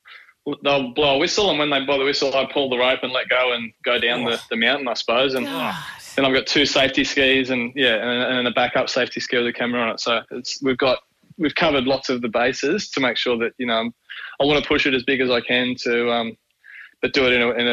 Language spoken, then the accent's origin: English; Narrabeen, New South Wales, Australia; I grew up in Narrabeen, northern beach of Sydney, and everyone else surfed.